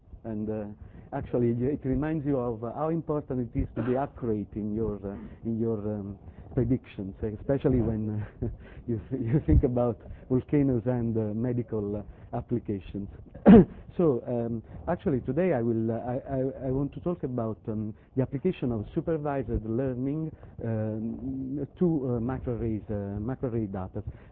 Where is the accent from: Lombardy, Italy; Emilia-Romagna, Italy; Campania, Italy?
Campania, Italy; Naples; English is a second language; I am from Naples, Italy, and Naples is a town that is very close to Vesuvio.